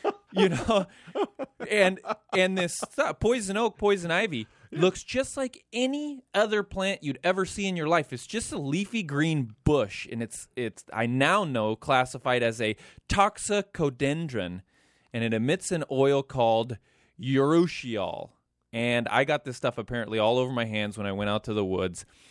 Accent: Idaho, United States; now in California, United States; I am from Idaho.

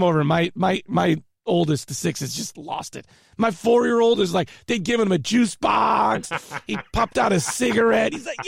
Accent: Whittier, California, United States; And you can't because I grew up in Whittier.

